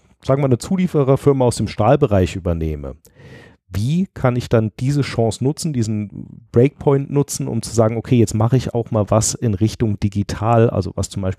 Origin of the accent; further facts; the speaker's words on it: Saarland, Germany; Ich komme aus dem Saarland.